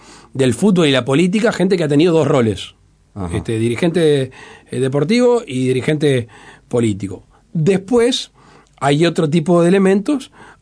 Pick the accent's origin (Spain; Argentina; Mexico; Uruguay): Uruguay; Como uruguayo me parece raro que un candidato firme a presidir una institución con la polenta que venía se baje a pocos días.